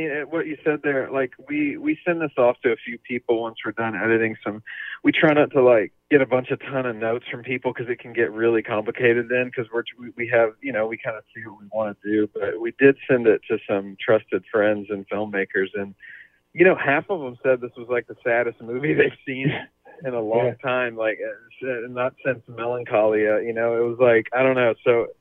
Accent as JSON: {"language": "English", "town": "South Houston", "region": "Texas", "country": "United States", "tie": "born or raised there", "said": "the mall in my town where I grew up in South Houston was Baybrook Mall. And I went there as a kid."}